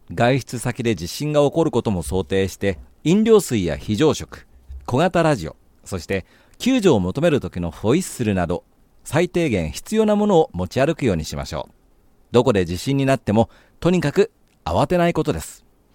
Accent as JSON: {"language": "Japanese", "region": "Kansai", "country": "Japan", "said": "さて、僕は関西出身で、"}